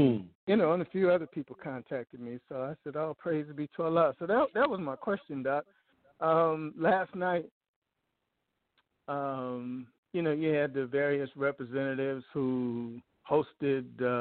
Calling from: Phoenix, Arizona, United States; in Phoenix.

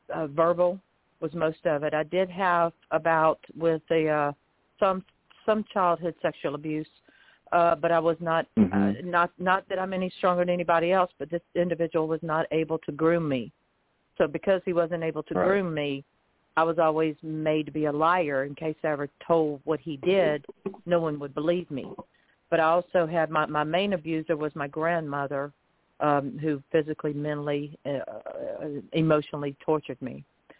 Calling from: Lighthouse Point, Florida, United States; but I am calling in from Lighthouse Point, Florida, and I'm proud to be here.

